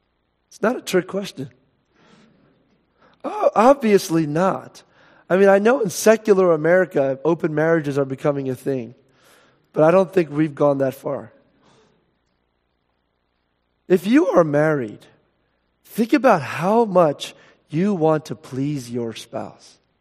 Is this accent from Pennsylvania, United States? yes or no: yes; Philadelphia, Pennsylvania, United States; As a Philadelphian, I have to fight even to entertain the thought that I'm wrong about anything.